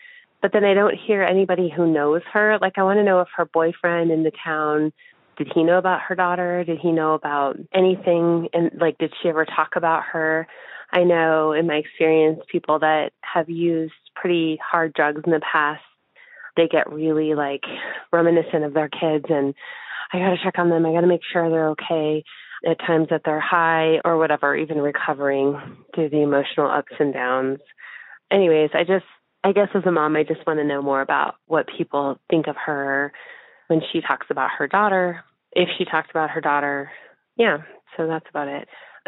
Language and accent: English; Denver, Colorado, United States; I'm from Denver.